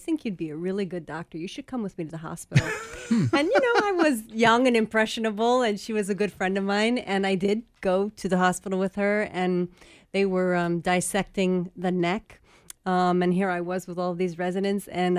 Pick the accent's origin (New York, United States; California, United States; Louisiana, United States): California, United States; So I grew up in Los Angeles County, and I went to LA County High School for the Arts.